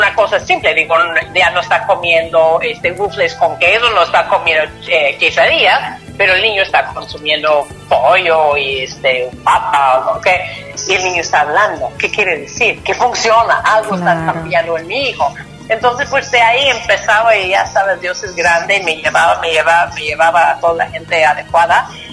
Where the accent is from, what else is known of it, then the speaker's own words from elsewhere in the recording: Chicago, Illinois, United States; yo soy de Chicago originalmente